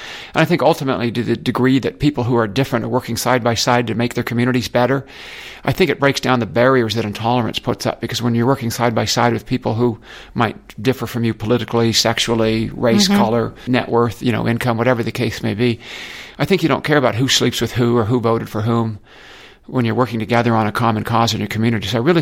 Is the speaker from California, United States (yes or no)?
yes; Lakeside, California, United States; I grew up in the East County, Lakeside, went to El Capitan High.